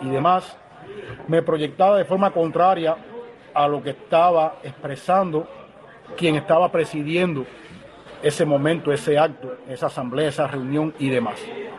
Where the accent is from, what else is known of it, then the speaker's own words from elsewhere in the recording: Cuba; En mi país, Cuba, es doloroso que estén ocurriendo estas cuestiones.